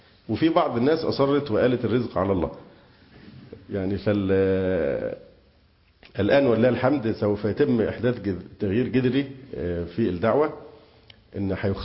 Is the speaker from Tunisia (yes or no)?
no; Egypt; باعتبارنا مصريين ولنا حق المواطنة